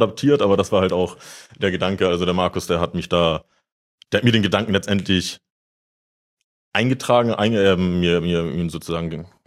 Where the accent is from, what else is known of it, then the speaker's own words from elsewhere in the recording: Rendsburg, Schleswig-Holstein, Germany; Ja, wie du schon gesagt hast, ich komme aus Rendsburg, aus dem hohen Norden.